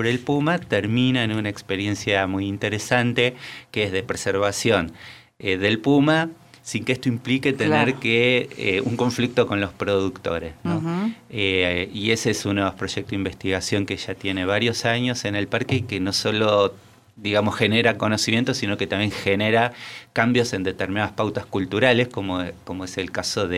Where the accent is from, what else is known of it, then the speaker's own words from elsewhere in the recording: Plotier, Neuquén, Argentina; Y soy de la estepa patagónica, así que para mí no. Yo vengo de Plotier en realidad, así que.